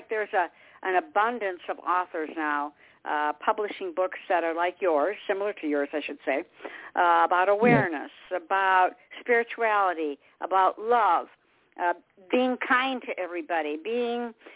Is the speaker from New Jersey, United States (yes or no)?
no; Detroit, Michigan, United States; And I came originally from Detroit